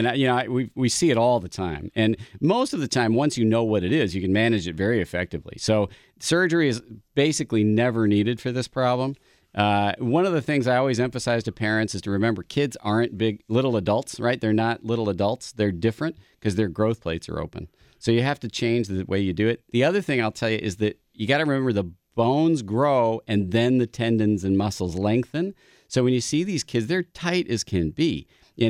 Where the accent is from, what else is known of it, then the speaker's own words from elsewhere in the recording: Wisconsin, United States; Yeah, I grew up in Heartland. We moved up here when I was about 7, and my father was chairman of medicine at the Medical College of Wisconsin for almost 20 years.